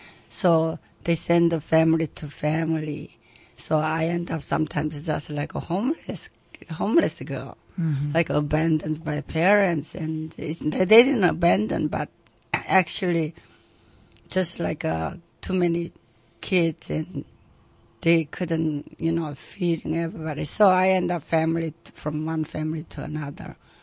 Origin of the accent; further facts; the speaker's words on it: South Korea; also born or lived in Japan; Yes, I was born in Japan, and actually by Korean parents.